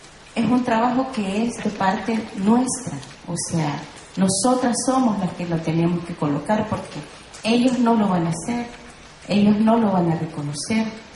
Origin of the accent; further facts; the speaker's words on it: El Salvador; Le decía yo, en El Salvador somos el 52% de mujeres